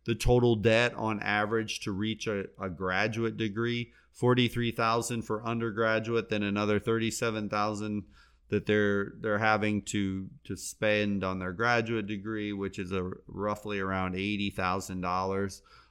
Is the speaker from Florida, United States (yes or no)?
yes; Florida, United States; I live every day in my home state of Florida